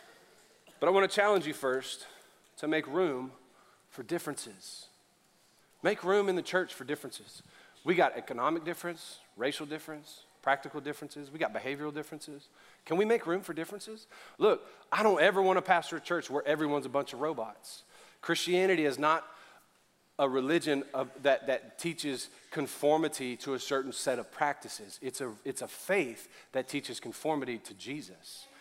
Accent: Louisiana, United States; I'm Cajun, I'm Southern, I'm a dude, and I'm getting a little chunky.

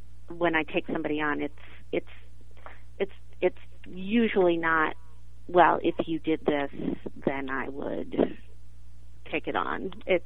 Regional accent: Texas, United States; I'm originally from Texas, so the Austin resonated with me, and was a convincing Austin

